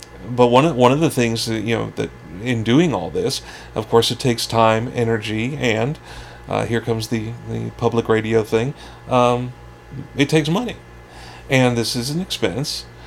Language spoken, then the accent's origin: English; Philadelphia, Pennsylvania, United States; You know, trying to be cool, because I was from the Philadelphia area.